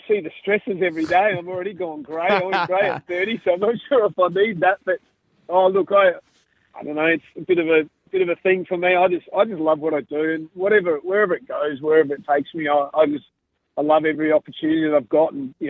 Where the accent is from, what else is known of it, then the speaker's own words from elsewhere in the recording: Victoria, Australia; basically born and bred in the Mallee area, which is a town called Lamoureux. So we're on a farm out there.